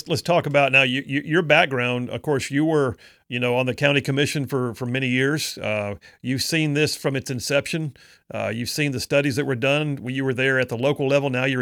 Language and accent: English; Huntsville, Alabama, United States; I grew up in Huntsville. I graduated from Grissom High School. These are all my running streets that you're talking about.